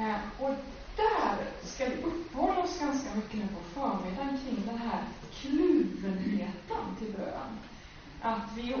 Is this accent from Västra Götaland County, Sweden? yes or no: yes; Domsö, Västra Götaland County, Sweden; Jag är uppvuxen på Domsö, Göteborgs södra skärgård. Där är det mest berg och så här vindpinade små träd.